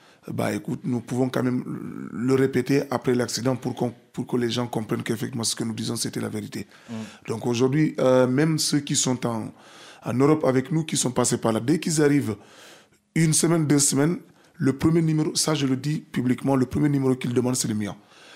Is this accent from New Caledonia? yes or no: no; Casamance, Senegal; c'est qu'on est dans les actes chez nous, au Sénégal, en Casamance